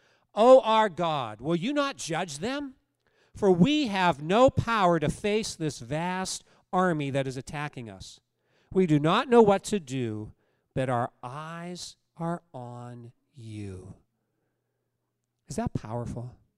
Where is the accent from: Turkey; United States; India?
United States; I mean, I'm an American, right? Like, you know, no suffering, just blessing.